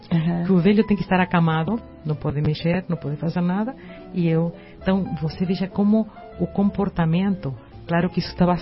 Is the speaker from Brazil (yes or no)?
no; Uruguay; Portuguese is a second language; eu falo espanhol. Eu sou do Uruguai.